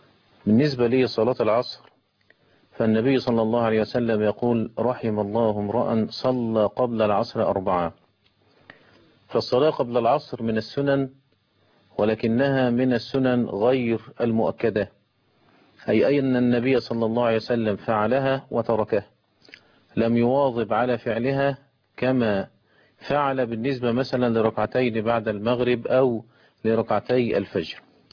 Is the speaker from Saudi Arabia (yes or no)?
no; Egypt